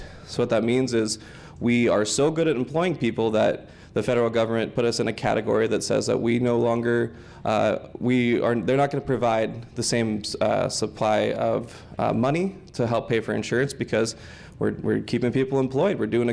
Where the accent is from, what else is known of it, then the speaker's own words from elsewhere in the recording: Creswell, Oregon, United States; I grew up in Creswell. I went to University of Oregon where I studied political science. So I've spent my life here in Lane County